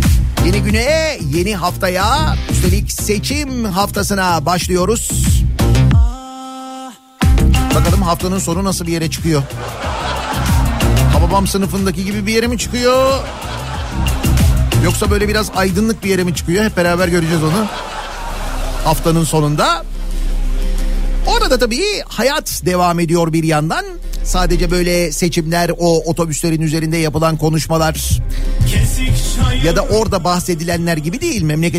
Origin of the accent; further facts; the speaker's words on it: Fatih, Istanbul, Turkey; Hani doğma büyüme Fatihliyim, yani Fatih'in bir semtinde doğdum büyüdüm.